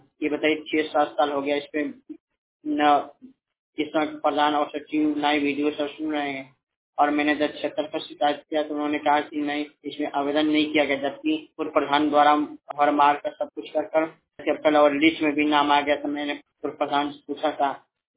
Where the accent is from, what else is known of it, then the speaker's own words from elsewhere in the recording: Uttar Pradesh, India; हमारा जिला उत्तर प्रदेश में।